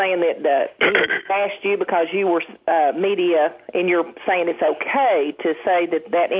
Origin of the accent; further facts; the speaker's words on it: Tennessee, United States; Yes, I'm from Tennessee.